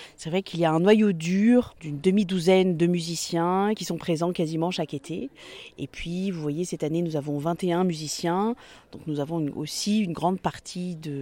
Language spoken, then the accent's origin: French; Lyon, Auvergne-Rhône-Alpes, France; also born or lived in João Pessoa, Brazil / Burgundy; je suis née au Brésil, dans le nord-est brésilien, à João Pessoa. Et puis très vite, j'ai posé mes valises et construit ma vie à Lyon, avec mes parents, et puis entre Lyon et la Bourgogne. Je suis donc franco-brésilienne